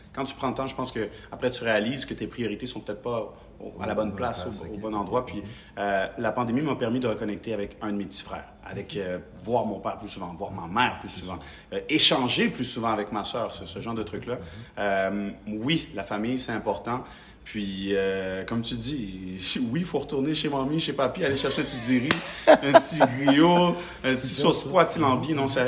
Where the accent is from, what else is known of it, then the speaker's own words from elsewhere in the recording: Quebec, Canada; born there; Je veux dire, je suis né au Québec.